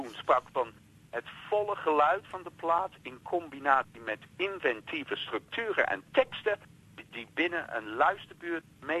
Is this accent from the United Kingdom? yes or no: yes; London, United Kingdom; Maar ja, ik kom uit de buurt van Kensington in Londen.